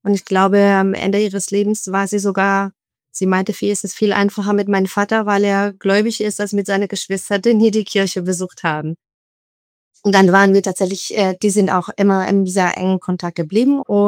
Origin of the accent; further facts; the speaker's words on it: Israel; now in Berlin, Germany; wie schon erwähnt. Ich bin ursprünglich aus Israel, wohne in Berlin seit 10 Jahren.